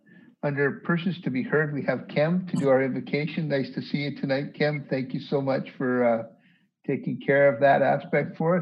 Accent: Canada; I come from Canada, and Remembrance Day is a national holiday in Canada.

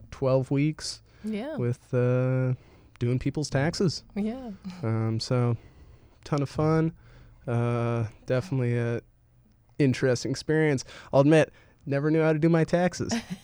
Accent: Albuquerque, New Mexico, United States; Well, I come from Albuquerque, New Mexico. I'm about 19

